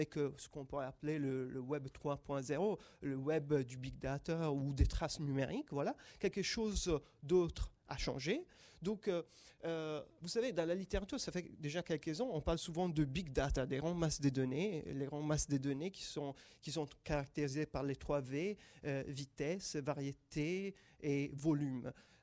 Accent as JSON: {"language": "French", "country": "Italy", "second_language": "French", "said": "mais je suis italien à l'origine, donc on l'avait fait en Italie."}